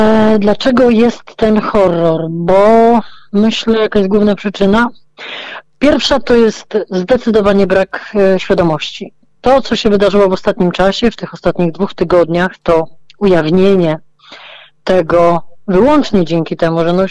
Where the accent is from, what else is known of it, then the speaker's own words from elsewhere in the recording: Warsaw, Masovian Voivodeship, Poland; Praga jest mi szczególnie bliska, bo ja się na Pradze wychowałam.